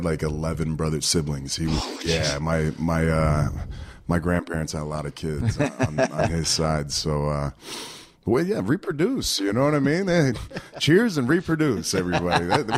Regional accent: Pensacola, Florida, United States; Pensacola, Florida.

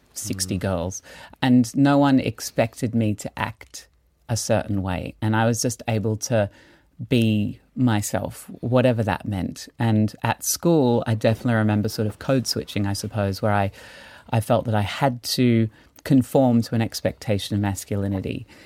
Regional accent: Brisbane, Queensland, Australia; also born or lived in United States; I grew up in Brisbane, Australia in the 80s.

